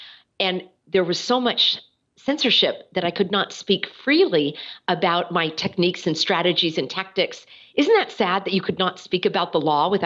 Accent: California, United States; Well, in my home state of California, which was the first state to shut down, I never gave in to the language calling it a lockdown.

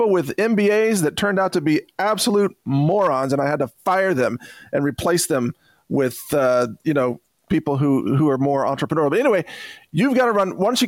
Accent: United States; as an American

